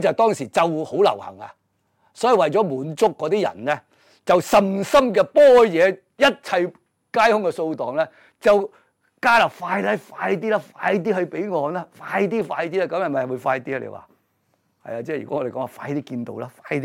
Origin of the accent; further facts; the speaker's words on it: China; 即係我哋中國人唔中意繁瑣嘅